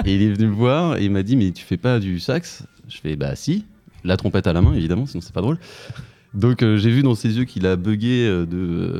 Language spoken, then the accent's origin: French; Le Mans, Pays de la Loire, France; Alors nous on vient du Mans